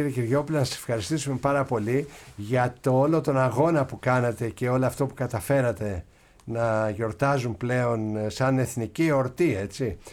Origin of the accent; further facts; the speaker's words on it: Kallithea, Attica, Greece; Θυμάμαι όταν ήμουν μικρός στην Καλυθέα